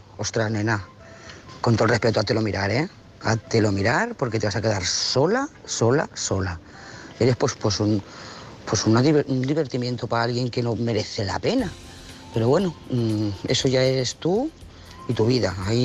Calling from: Lloret de Mar, Catalonia, Spain; de Lloret de Mar.

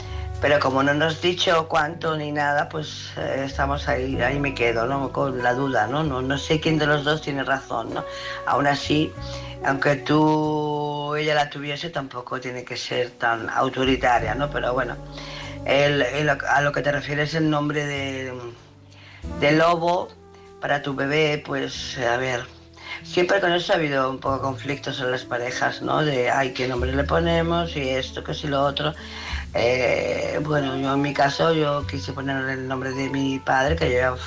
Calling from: Barcelona, Catalonia, Spain; de Barcelona.

